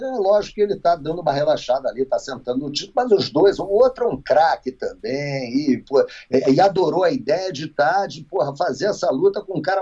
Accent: Brazil; Que às vezes, porra, nós somos brasileiros, mas, porra, não é sempre que você vai torcer para um brasileiro.

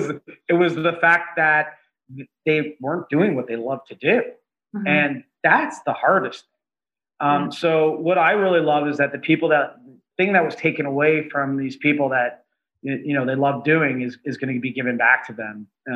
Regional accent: Toronto, Ontario, Canada; now in Los Angeles, United States; Yeah, I'm from Toronto originally.

